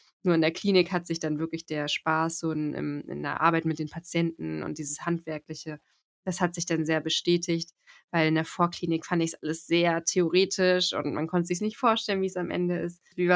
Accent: Timmendorfer Strand, Schleswig-Holstein, Germany; also born or lived in Leipzig; ich komme ja aus dem Norden, also aus Timmendorfer Strand, das kennen ja vielleicht ein paar, das ist ja direkt an der Ostsee, da komme ich halt her, es ist ein kleiner Ort, ein kleines Dorf

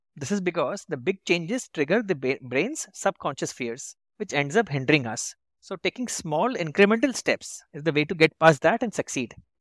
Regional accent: India; I consider myself lucky to have been born and brought up in India, a vibrant democracy with a rich, diverse culture

